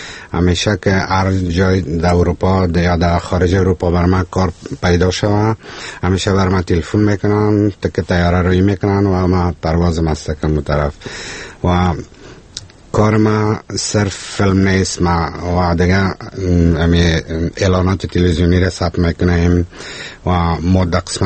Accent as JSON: {"language": "Persian", "region": "Kabul", "country": "Afghanistan", "lives_now": "Finland", "said": "نه، من خودم از کابل هستم."}